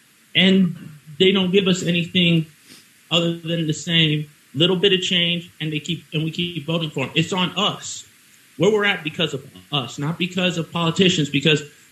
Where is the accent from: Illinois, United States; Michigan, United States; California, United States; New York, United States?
Illinois, United States; because I came from Illinois, the Chicagoland area, and I was a registered libertarian in Illinois.